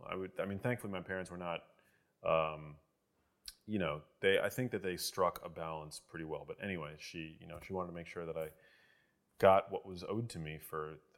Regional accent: New York City, New York, United States; Yeah, I grew up in New York City.

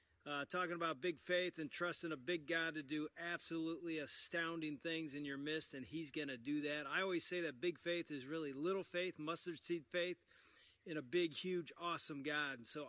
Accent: Findlay, Ohio, United States; I grew up in Ohio, Findlay, Ohio. I'm a Buckeye at heart.

